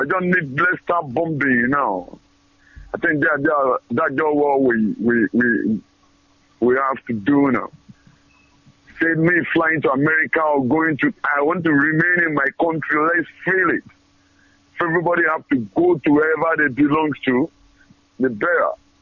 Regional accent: Ukwani, Delta, Nigeria; I'm from Ukwan, a local government area of Delta State.

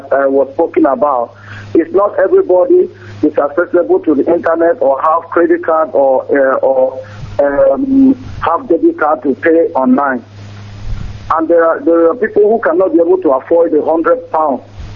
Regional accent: Nigeria; now in Manchester, United Kingdom; I'm from Umu Amara Ebu Amar in Ubuta local government in Muscat, Biafra land.

